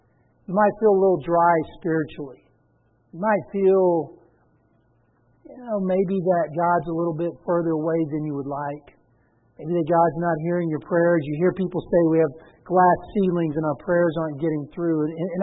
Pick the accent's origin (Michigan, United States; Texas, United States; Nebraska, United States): Texas, United States; I'm from Texas, that's a good saying.